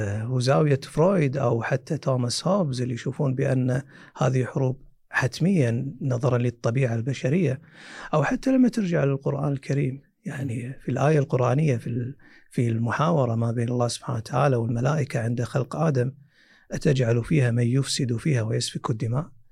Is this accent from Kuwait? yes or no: yes; Kuwait; خصوصا عندنا في الكويت